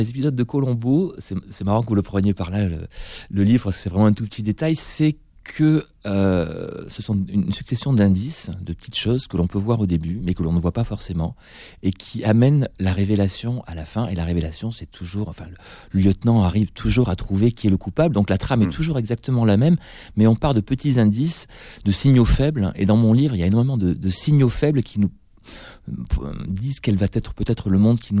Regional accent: Rodez, Occitanie, France; Moi, je suis de Rodez

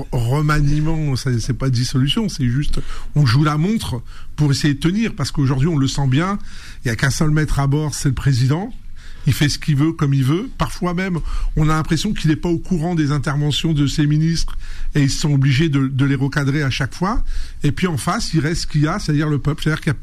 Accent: Île-de-France, France; Je vis en Seine-Saint-Denis, j'ai grandi en Seine-Saint-Denis.

